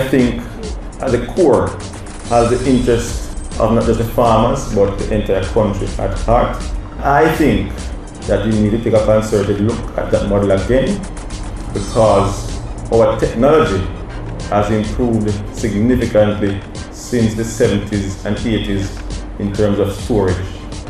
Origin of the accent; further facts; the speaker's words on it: Saint Mary Parish, Jamaica; I am from St. Mary, the banana parish.